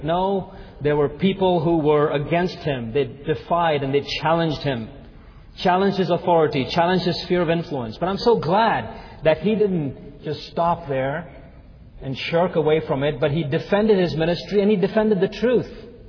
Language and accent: English; India; I come all the way from India, and there's not a single person here who's willing to comply.